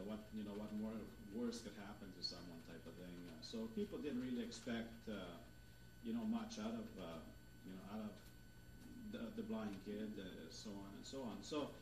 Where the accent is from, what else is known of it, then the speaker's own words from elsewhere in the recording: Croatia; English is a second language; I grew up in Croatia. Basically in a small village, 7 kilometers you know, close to any civilized little town type of thing.